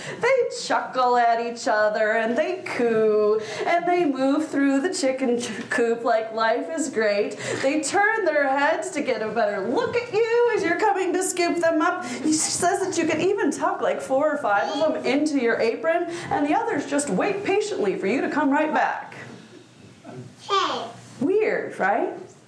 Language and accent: English; Chicago, Illinois, United States; I grew up in Chicago, so I had no idea what she was talking about.